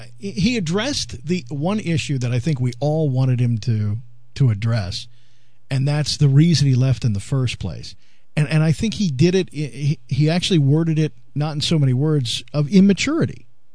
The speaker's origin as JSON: {"language": "English", "region": "Pennsylvania", "country": "United States", "tie": "born or raised there", "said": "Columbia County, so it wasn't that far away, but I'm native to the region."}